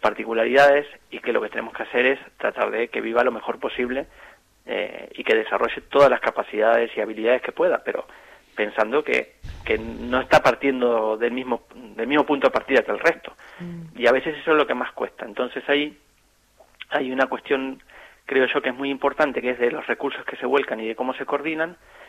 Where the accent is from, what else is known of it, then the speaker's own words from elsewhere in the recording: Argentina; now in Spain; Yo soy argentino, como ustedes. Vine a España hace más de 15 años. Y bueno, mis 3 hijos nacieron aquí.